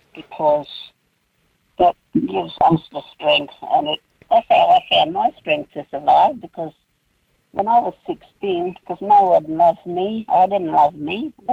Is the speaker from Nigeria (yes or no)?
no; Carnarvon, Western Australia, Australia; I grew up in Carnarvon by the Indian Ocean and the Gascoyne River, and that's Ingara country. So I learnt the Ingara language from the other children.